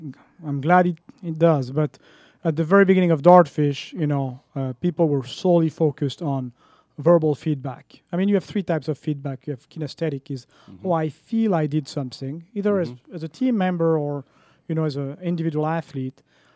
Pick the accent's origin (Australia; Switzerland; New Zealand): Switzerland; now in United States; Well, I'm originally from Switzerland. I've been in the U.S. for 10 years